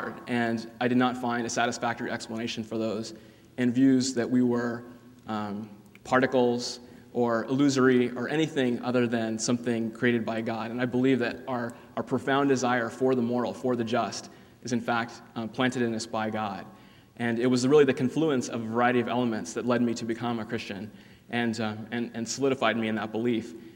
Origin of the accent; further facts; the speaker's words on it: India; Being an Indian myself